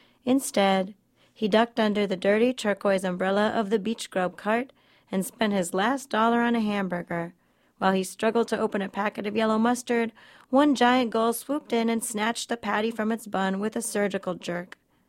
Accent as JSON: {"language": "English", "town": "Miami", "region": "Florida", "country": "United States", "tie": "born or raised there", "said": "that was a real ecological horror story for everybody, you know, growing up in Miami in the 80s."}